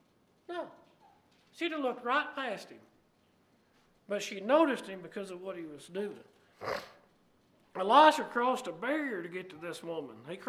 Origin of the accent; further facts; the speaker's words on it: United States; You know how many times in my life growing up in Marshall County, because I've told y'all before, we had a bunch of churches there of Christ